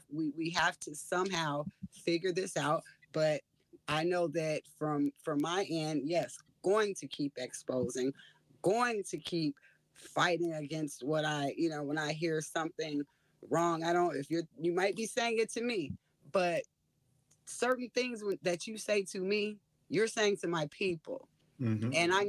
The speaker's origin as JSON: {"language": "English", "country": "South Africa", "tie": "born there", "said": "I was born in South Africa."}